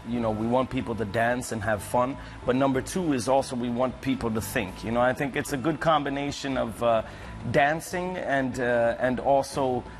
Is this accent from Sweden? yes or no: yes; Sweden; I was born in Sweden, but my parents are from the United States. So they moved to Sweden in the end of the 60s. So I've grown up there, but all my family is in the United States.